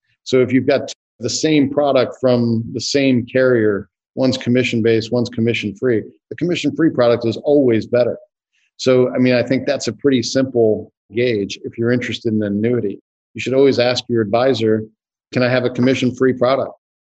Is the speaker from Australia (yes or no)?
no; Virginia, United States; So I grew up in Northern Virginia.